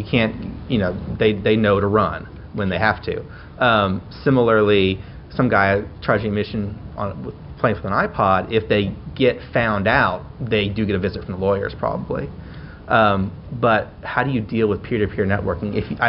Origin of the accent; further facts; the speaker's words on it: the South, United States; we're from the South